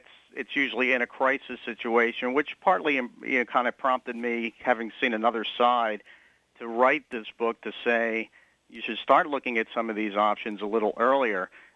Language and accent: English; Philadelphia, Pennsylvania, United States; and we come from South Philadelphia, and it's, you know, very much a very neighborhood feeling still here